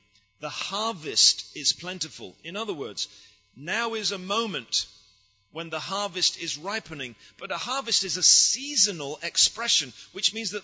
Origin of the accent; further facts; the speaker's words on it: England, United Kingdom; as thick-skinned and as idiotic as I am, I'm an Englishman, I wear a bow tie.